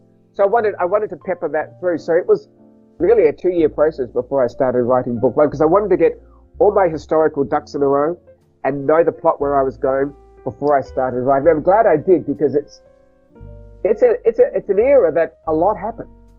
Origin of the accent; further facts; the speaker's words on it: Melbourne, Victoria, Australia; I'm from Melbourne in Australia